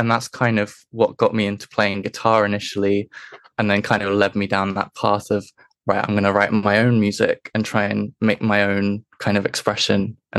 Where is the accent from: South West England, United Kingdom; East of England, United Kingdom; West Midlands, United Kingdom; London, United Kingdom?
South West England, United Kingdom; I'm from Cornwall in England, which is like the southwest part.